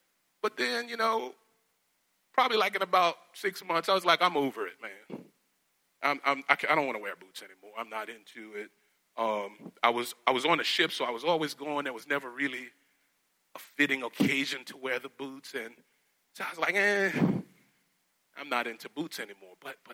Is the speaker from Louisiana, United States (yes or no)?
yes; Louisiana, United States; And so I'm from Louisiana and I wanted to represent my state